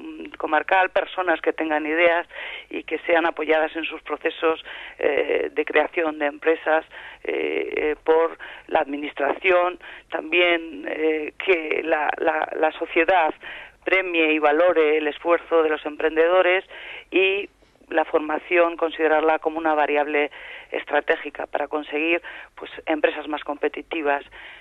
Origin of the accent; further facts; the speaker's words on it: A Coruña, Galicia, Spain; born there; now in Jaén, Spain; nací en La Coruña y, por tanto, pues no he vivido un poco la historia de Bailén. Sí, conozco estos últimos años, llevo ya bastante tiempo en Jaén